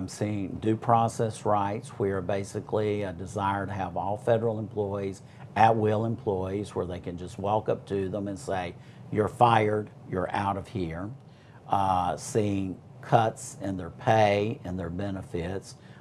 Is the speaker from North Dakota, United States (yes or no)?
no; Kannapolis, North Carolina, United States; as a kid growing up in Kannapolis, all the streams around the area that I grew up, I always thought water was supposed to be black and brown